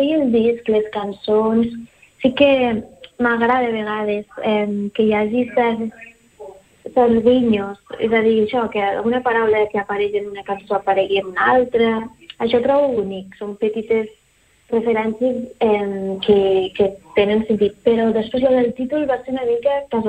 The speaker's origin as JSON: {"language": "Catalan", "town": "Lleida", "region": "Catalonia", "country": "Spain", "said": "Que venim de Lleida i quan passem de més de 2 hores amb cotxe ja és com que anem a tocar lluny"}